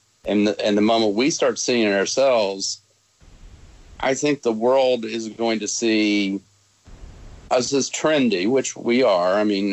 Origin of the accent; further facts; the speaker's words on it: West Virginia, United States; Well, if I'm from West Virginia, it means as much as that or more.